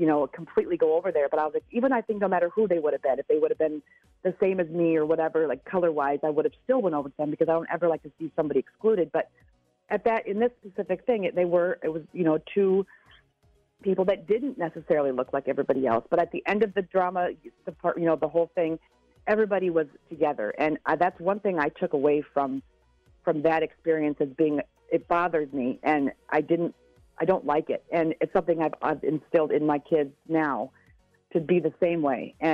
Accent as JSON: {"language": "English", "town": "Seattle", "region": "Washington", "country": "United States", "tie": "born or raised there", "also_born_or_lived": "Chicago", "said": "When I grew up in Seattle, I grew up in a predominantly, you know, black and brown school. When I moved from Seattle to Chicago, you know, where we were at was predominantly white."}